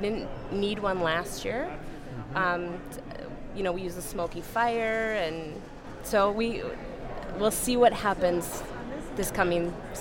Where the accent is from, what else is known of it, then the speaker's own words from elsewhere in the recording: Roseville, Minnesota, United States; I'm from Roseville, Minnesota.